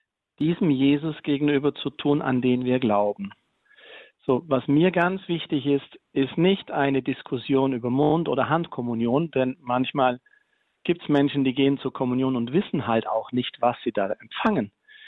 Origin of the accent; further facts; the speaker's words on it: Grünenbach, Bavaria, Germany; Ich komme aus Grünenbach, das ist gar nicht weit weg aus von Isny.